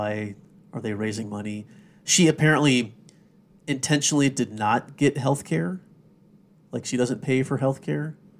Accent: the South, United States; We grew up in the South. We didn't watch ice hockey.

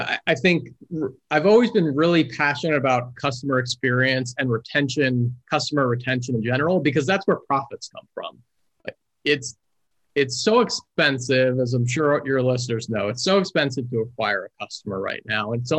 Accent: Florida, United States; So I'm also from South Florida and lived in the Palm Beach area and went to the Breakers Hotel.

